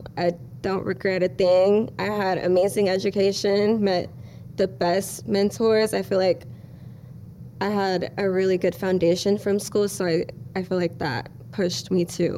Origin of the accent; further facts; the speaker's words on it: Philippines; No, we're from Philippines.